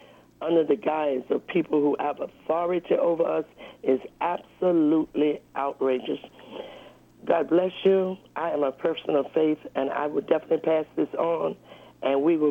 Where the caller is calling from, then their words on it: New York, United States; I'm calling from Rockland County, New York